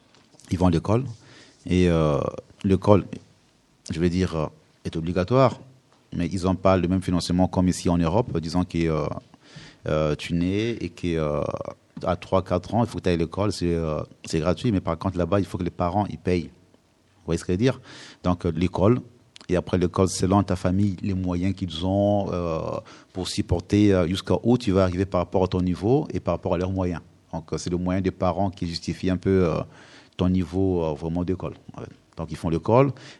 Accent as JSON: {"language": "French", "town": "Pointe-Noire", "region": "Kouilou", "country": "Republic of the Congo", "said": "Donc moi, je suis de Pointe-Noire."}